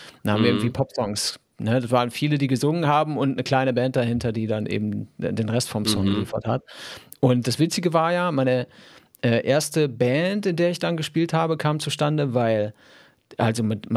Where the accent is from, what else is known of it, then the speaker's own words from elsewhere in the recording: Olpe, North Rhine-Westphalia, Germany; waren wir beim Schuhe kaufen in Olpe, wo ich aufgewachsen bin.